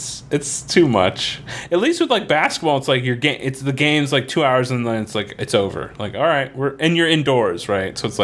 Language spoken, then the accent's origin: English; Florida, United States; Florida, right, there was like a lot of golf, this big golf scene.